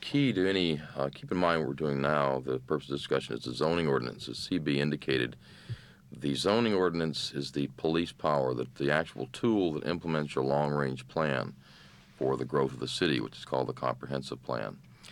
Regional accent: Tennessee, United States; also born or lived in Northern California; now in Fairbanks, United States; I'm originally from Tennessee. Uh-huh. Just prior to moving to Fairbanks, I was located in Northern California, where I was the planning direct

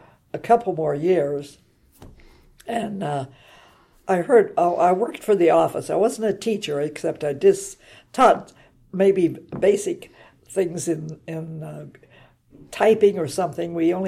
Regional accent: Byesville, Ohio, United States; also born or lived in Cleveland; I was born in Ohio. I believe it was in Cleveland, but I grew up in a little town called Byesville because my father died when I was real young.

